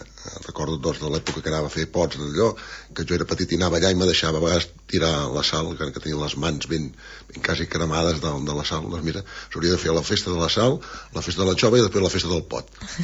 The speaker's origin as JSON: {"language": "Catalan", "town": "L'Escala", "region": "Catalonia", "country": "Spain", "said": "Ostres, és que sóc de l'Escala."}